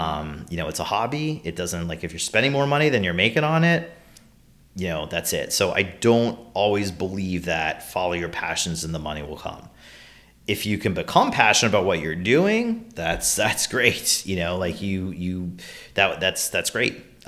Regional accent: Ottawa, Ontario, Canada; born there; I was born in Ottawa, Ontario.

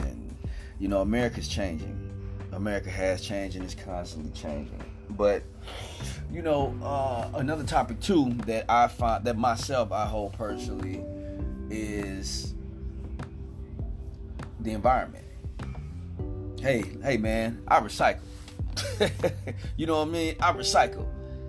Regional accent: Chicago, Illinois, United States; I come from the Robert Taylor Homes in Chicago, Illinois.

